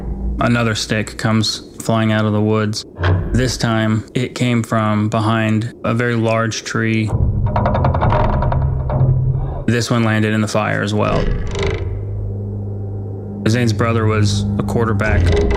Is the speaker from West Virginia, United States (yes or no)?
yes; West Virginia, United States; I grew up on the Ohio River in West Virginia.